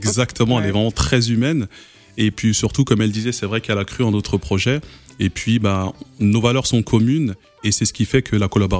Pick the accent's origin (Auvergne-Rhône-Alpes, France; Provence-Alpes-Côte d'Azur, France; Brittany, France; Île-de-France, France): Île-de-France, France; also born or lived in Paris; j'ai 36 ans. Je suis franco-sénégalais. Pour être plus précis, je suis né à Paris et grandi dans les Yvelines.